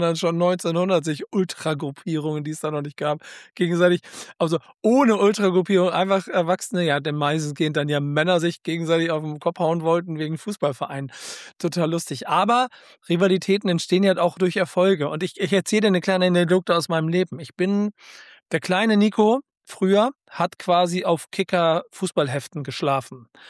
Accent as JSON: {"language": "German", "region": "West Germany", "country": "Germany"}